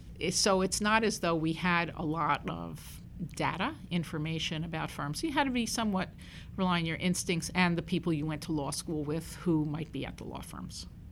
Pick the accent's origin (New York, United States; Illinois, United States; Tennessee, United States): New York, United States; Brooklyn; I grew up in Brooklyn.